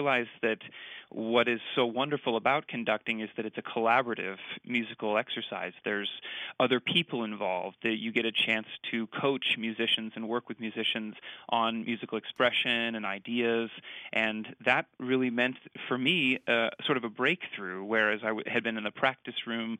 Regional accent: St. Louis, Missouri, United States; I remember some early piano teachers growing up in St. Louis who really inspired me to, pursue harder and harder repertoire

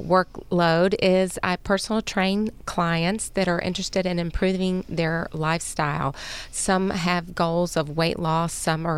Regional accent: Shreveport, Louisiana, United States; I'm from Shreveport, Louisiana, and I'm a personal trainer, group exercise specialist, and health coach.

